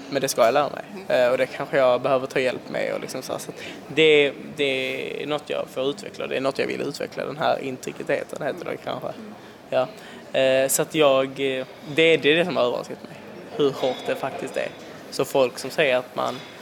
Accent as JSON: {"language": "Swedish", "country": "Italy", "lives_now": "Sweden", "said": "eftersom jag är italienare, så jag har alltid velat prova Italien."}